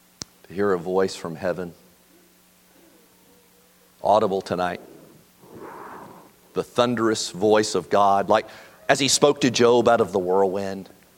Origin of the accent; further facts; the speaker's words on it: Indiana, United States; I know I grew up in Indiana, it's all about hoops, but I'm a football guy now.